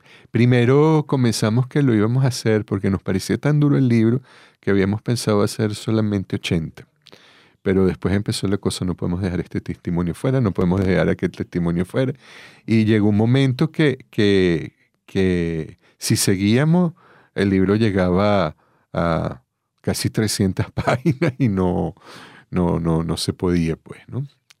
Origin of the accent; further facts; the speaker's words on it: Venezuela; yo no puedo dejar de decirlo como venezolano